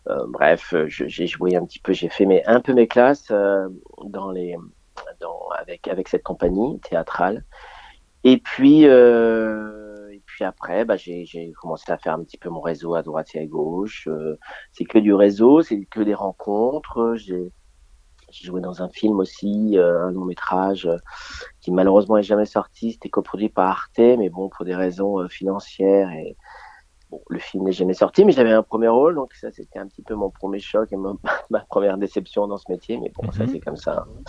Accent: Normandy, France; Donc effectivement, moi je suis né, j'ai grandi en Normandie dans un petit village de 3000 habitants.

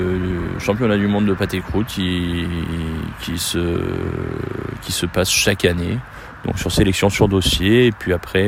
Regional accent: Grenoble, Auvergne-Rhône-Alpes, France; born there; Alors, toute ma famille est de la Seine-sur-Mer, à côté de Toulon. Et puis moi, je suis né à Grenoble, donc j'ai les deux côtés, côté dauphinois et puis côté provençal.

